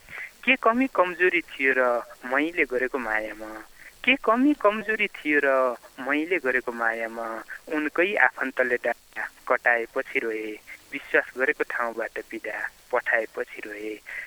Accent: Karnali Province, Nepal; जाजरकोटको थाला रेकर भटाई।

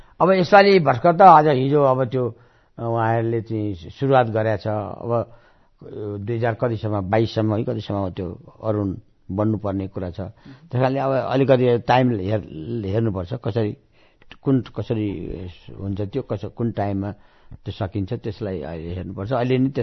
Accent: Koshi Province, Nepal; एउटा म झापाको मान्छे हुँ

